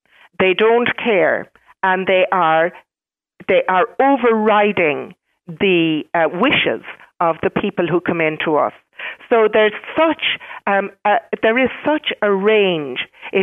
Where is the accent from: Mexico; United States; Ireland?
Ireland; as Irish people, we're not that great at saying yes and no.